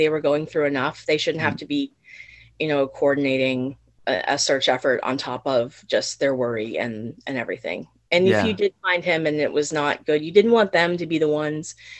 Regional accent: Yarmouth, United Kingdom; because I'm from here. I'm from Yarmouth. I live in Tuscott.

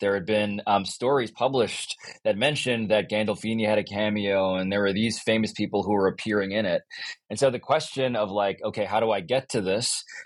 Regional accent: New York City, New York, United States; Yeah, I mean, for me, I grew up in New York City. I grew up a Knicks fan.

